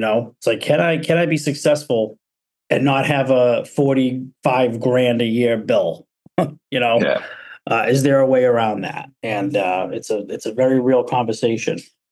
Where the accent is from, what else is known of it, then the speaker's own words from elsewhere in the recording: Gloucester, Massachusetts, United States; I grew up in Gloucester, and it's all sweet pizza there.